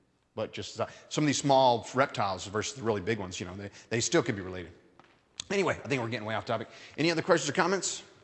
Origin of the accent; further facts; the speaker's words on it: Roswell, New Mexico, United States; Of course, I grew up in Roswell, New Mexico, and... And so I can't really speak to that.